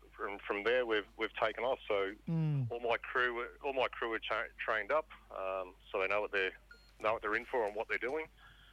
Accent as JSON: {"language": "English", "town": "Melbourne", "region": "Victoria", "country": "Australia", "said": "I'm from Melbourne. We sort of our country covers the Melbourne suburban area and a part of the rural areas as well."}